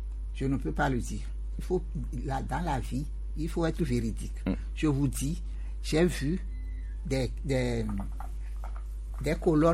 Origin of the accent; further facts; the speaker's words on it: Togo; nous sommes tous des Togolais, là.